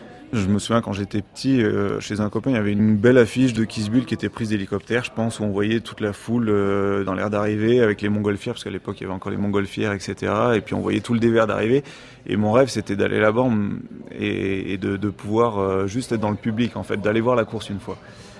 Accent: Val Thorens, Auvergne-Rhône-Alpes, France; j'ai 31 ans, je viens de Val Thorens.

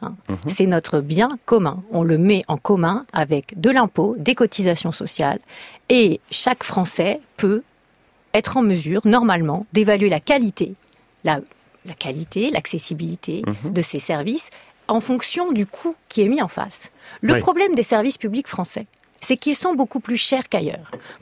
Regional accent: France; en tant que Français

